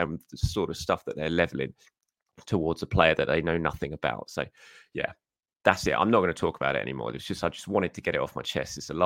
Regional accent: Ireland; I stand with Ben, although I'm Irish and have no skin to the game.

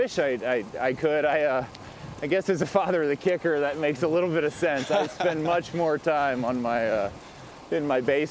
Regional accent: Mississippi, United States; also born or lived in New Orleans; Yeah, I grew up in South Mississippi after being born in New Orleans. Went to engineering school at the University of South Alabama.

